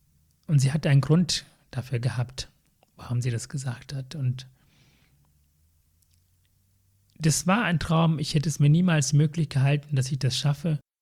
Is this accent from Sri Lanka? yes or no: yes; Northern Province, Sri Lanka; German is a second language; now in Germany; Aber ich komme aus dem Norden, ich bin Tamile, gehört zur Minderheit.